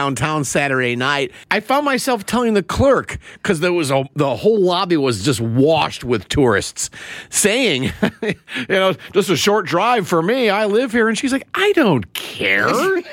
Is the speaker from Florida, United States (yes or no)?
no; Minnesota, United States; my hometown favorite team, the Minnesota Twins, are coming in town